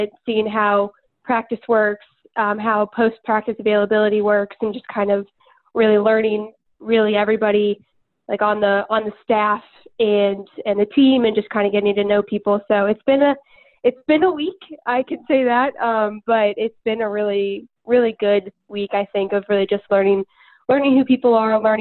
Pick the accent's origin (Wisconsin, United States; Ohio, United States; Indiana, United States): Ohio, United States; Cleveland; also born or lived in Georgia; Yes. Yeah, I grew up in Cleveland, and then went to school down in Georgia, and then just happened to come back.